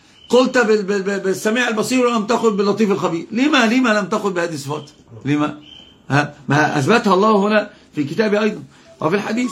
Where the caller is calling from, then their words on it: Sudan; أنا رديت لنا من السودان